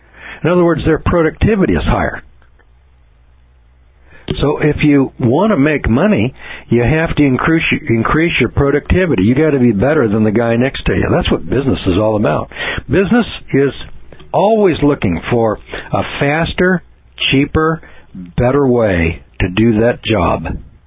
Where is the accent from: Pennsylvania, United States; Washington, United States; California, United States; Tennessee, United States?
California, United States